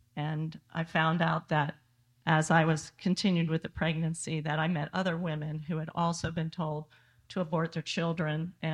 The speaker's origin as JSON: {"language": "English", "town": "Miami", "region": "Florida", "country": "United States", "tie": "born or raised there", "also_born_or_lived": "Jacksonville / California", "said": "I was born in Jacksonville, Florida. I was raised in Miami. I went to school at Vanderbilt in Nashville."}